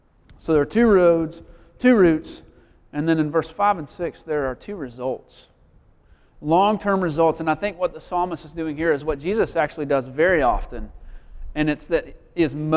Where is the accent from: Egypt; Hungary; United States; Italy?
United States; Nashville, Tennessee; I grew up in Nashville, and I moved here in 2004 to work at a campus with a campus ministry at USC